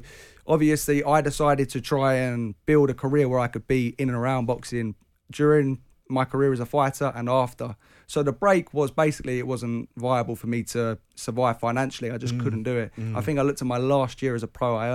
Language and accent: English; Mitcham, London, United Kingdom; So I'm from Mitcham originally, which isn't far from Duke, where Duke's from, Croydon. But I never really fit into Mitcham. It's a little bit rough.